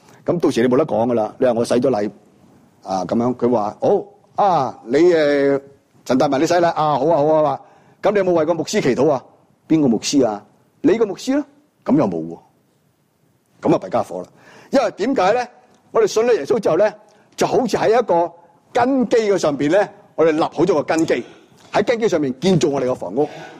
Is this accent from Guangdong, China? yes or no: yes; Guangdong, China; 我喜欢读个字的，我们广东人就读得到。